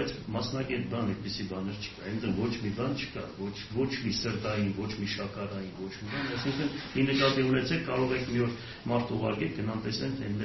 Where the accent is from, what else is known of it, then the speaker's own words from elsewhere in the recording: Gyumri, Shirak, Armenia; ես որպես գյումրեցի հումորով եմ խոսում